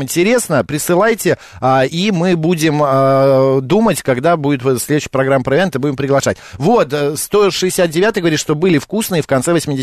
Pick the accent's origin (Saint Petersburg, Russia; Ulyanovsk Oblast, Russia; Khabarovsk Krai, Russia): Saint Petersburg, Russia; мы жили в детстве, я когда жил в детстве в Ленинграде